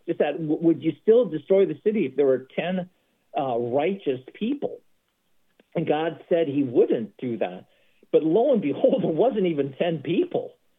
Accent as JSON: {"language": "English", "town": "San Francisco", "region": "California", "country": "United States", "tie": "born or raised there", "said": "I grew up in San Francisco."}